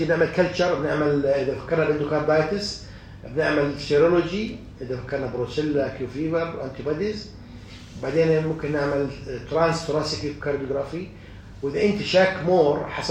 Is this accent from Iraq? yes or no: no; Jordan; طبعا مش عندنا بالأردن